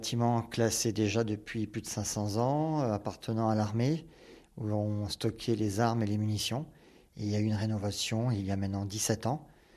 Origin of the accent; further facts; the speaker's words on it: Hauts-de-France, France; now in Alsace, France; Alors je suis ch'ti à la base, d'adoption alsacienne.